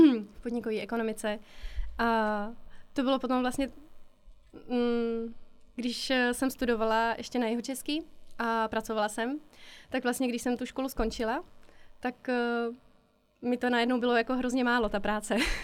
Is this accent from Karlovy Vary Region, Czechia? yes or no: no; South Bohemian Region, Czechia; jsem z Budějovic, jsem kousek od Budějovic, vlastně z takové vesnice od Týna nad Vltavou.